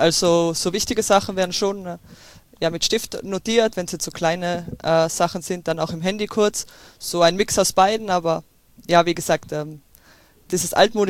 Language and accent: German; Tyrol, Austria; ich komme aus Österreich, aus Tirol, und da komme ich aus einer kleinen Gemeinde, und ja, da kennt sich jeder gefühlt.